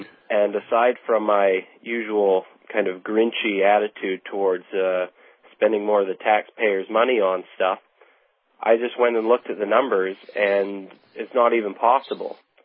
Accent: Canada; as I'm a Canadian

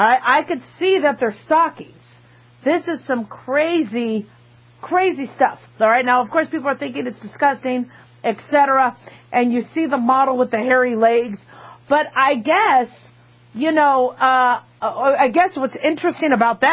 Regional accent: Phoenix, Arizona, United States; Growing up in Phoenix, Arizona, we had black widow spiders.

